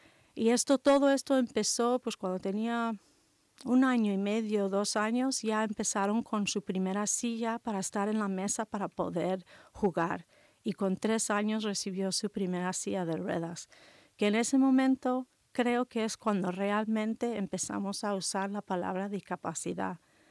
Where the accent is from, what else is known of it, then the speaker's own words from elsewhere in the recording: California, United States; moved away; Siempre cuando yo como soy californiana, pues hemos tenido que viajar mucho.